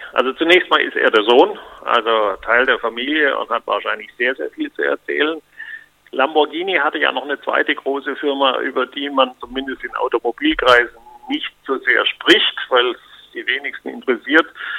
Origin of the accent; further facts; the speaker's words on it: Germany; Ich bin auch Deutscher, insofern.